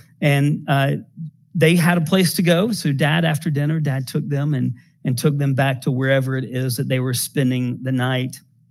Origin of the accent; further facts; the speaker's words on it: Smyrna, Georgia, United States; I grew up mostly in Smyrna in my younger years.